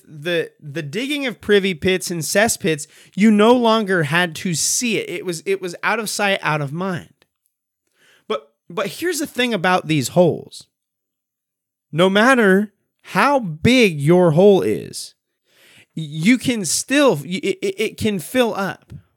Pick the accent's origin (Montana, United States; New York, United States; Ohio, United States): Montana, United States; now in Oregon, United States; Now, for those of you who are not from the area, I grew up in Montana, so like I know snow.